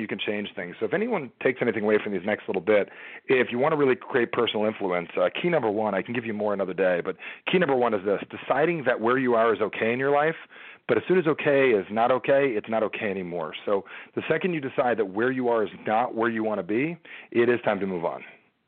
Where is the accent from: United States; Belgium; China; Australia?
United States; New Jersey; I'm from Jersey. I'm very straight to the point.